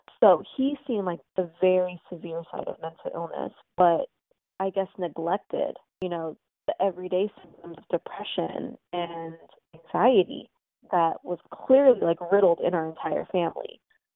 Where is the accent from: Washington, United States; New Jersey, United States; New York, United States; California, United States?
California, United States; They lived in the South and we were born and raised in California.